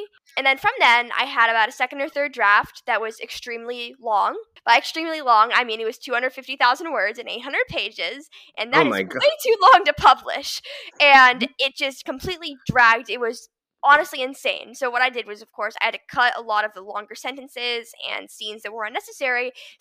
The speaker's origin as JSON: {"language": "English", "town": "Los Angeles", "region": "California", "country": "United States", "tie": "born or raised there", "said": "So I was born in Los Angeles and I lived there for the first 11 years of my life. It was actually the place we grew up."}